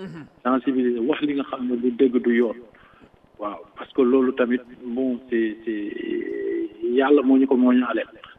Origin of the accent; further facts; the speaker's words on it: Senegal; nous sommes tous des Sénégalais. Qu'est-ce que nous voulons dire, nous sommes Sénégalais.